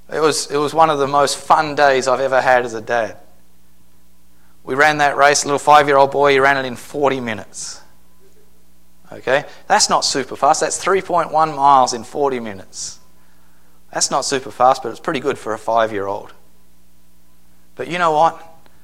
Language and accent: English; Australia; I'm from Australia and you're not, so...